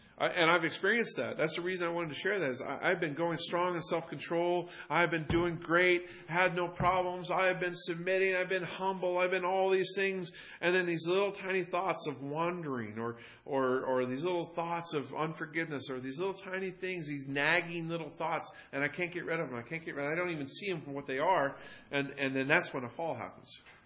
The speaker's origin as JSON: {"language": "English", "country": "United States", "said": "I've been given all this wonderfulness of being an American for a reason."}